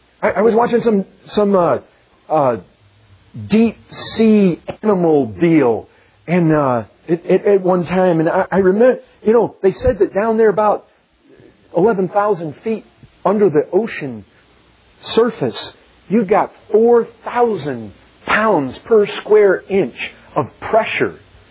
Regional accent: Michigan, United States; I grew up in Michigan. We had lots of lakes.

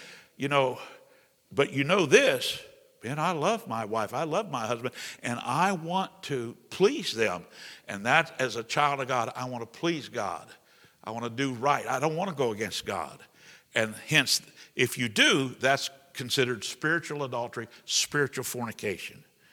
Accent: New Trenton, Indiana, United States; I grew up in New Trenton, you know.

